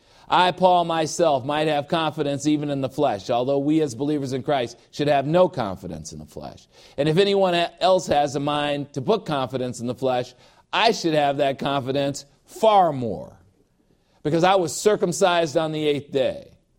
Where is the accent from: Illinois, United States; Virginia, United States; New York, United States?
Illinois, United States; Chicago; I was back in Chicago this week in my hometown.